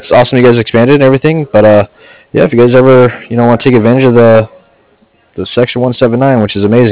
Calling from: Cardiff, Wales, United Kingdom; Yeah, I'm calling from Cardiff. It's C-A-R, D-I-F-F.

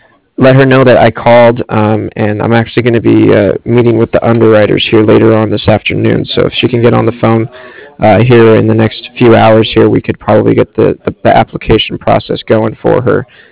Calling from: Cardiff, Wales, United Kingdom; I'm actually calling from Cardiff.

